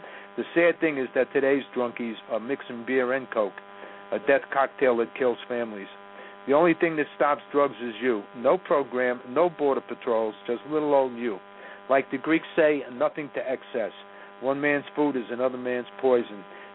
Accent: New York City, New York, United States; When I was growing up in Washington Heights, now the drug center of New York

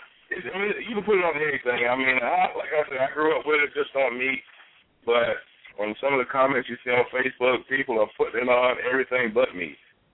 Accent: Kings Mountain, North Carolina, United States; It's around the Charlotte area called Kings Mountain.

